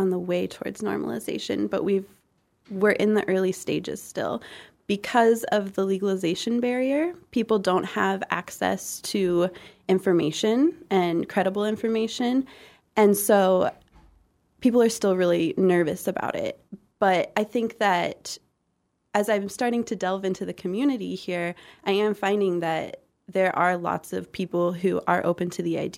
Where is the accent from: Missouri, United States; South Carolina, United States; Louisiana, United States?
Missouri, United States; Columbia; also born or lived in Boulder, United States; I was born and raised in Missouri, Columbia, Missouri, and I went to college up in Kirksville at Truman.